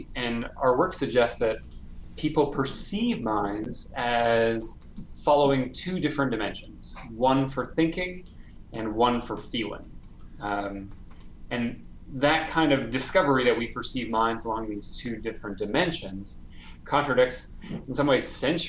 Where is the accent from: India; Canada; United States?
Canada; I am Canadian.